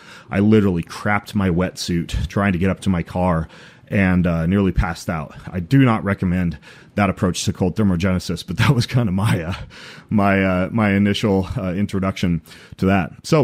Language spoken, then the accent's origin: English; Idaho, United States; You know, I grew up in North Idaho, you know, playing tennis and hiking and chasing rattlesnakes